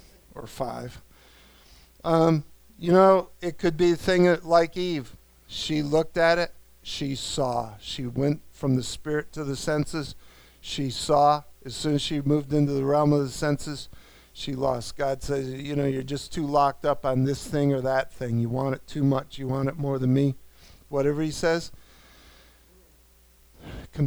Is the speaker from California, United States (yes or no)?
no; New York, United States; The Lord talks to me like I'm a New Yorker, because I am a New Yorker.